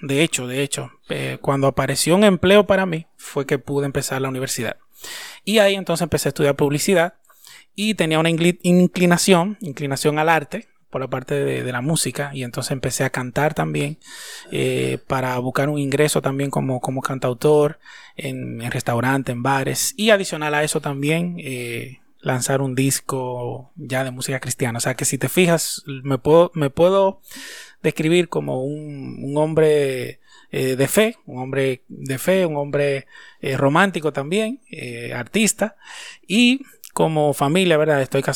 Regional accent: Constanza, La Vega, Dominican Republic; Soy de aquí, de República Dominicana, de una zona bien bonita de aquí, que se llama Constanza, una zona de un clima frío, un pueblo muy tradicional y sencillo. Y fui criado en un ambiente así, un ambiente tranquilo, de mucho estudio, muy vinculado a la iglesia. Mis padres son cristianos.

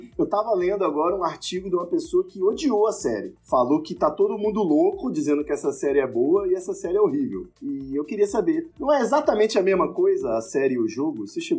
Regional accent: Espírito Santo, Brazil; como bom capixaba, a gente foi pra um balneário

